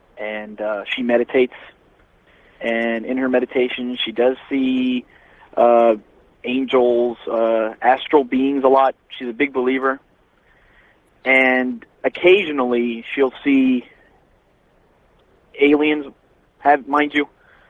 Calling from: Orlando, Florida, United States; I'm calling from Orlando, Florida, listening to you on 540 WFLF.

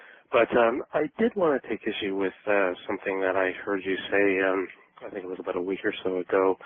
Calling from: Toronto, Ontario, Canada; I'm calling from Toronto, Canada.

